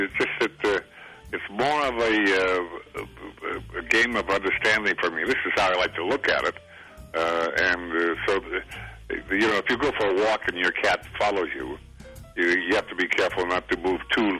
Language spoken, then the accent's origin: English; Fort Norman, Northwest Territories, Canada; also born or lived in Regina; I was born in Regina and went as a babe in arms. We had to go by a launch or ship or whatever they call it, up the Mackenzie River after the ice had melted to get to Fort Norman.